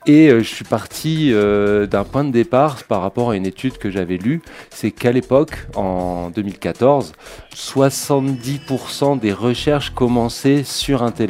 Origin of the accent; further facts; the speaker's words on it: northern France, France; je viens du nord de la France